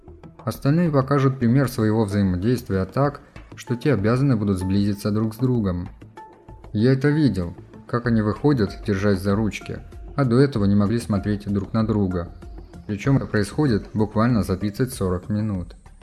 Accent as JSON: {"language": "Russian", "town": "Vitebsk", "region": "Vitebsk Region", "country": "Belarus", "tie": "born there", "said": "Я родился в Витебске"}